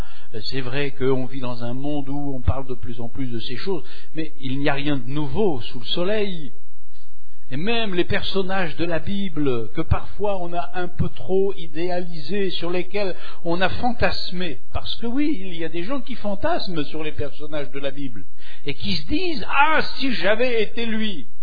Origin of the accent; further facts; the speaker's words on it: Normandy, France; comme je suis normand, je précise. Vous voyez, il faut quand même être fier de ses origines.